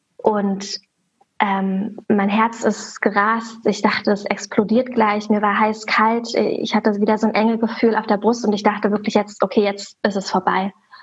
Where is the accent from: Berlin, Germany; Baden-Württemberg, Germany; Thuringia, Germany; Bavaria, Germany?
Berlin, Germany; Und mir ist sofort Berlin gekommen, meine Heimat.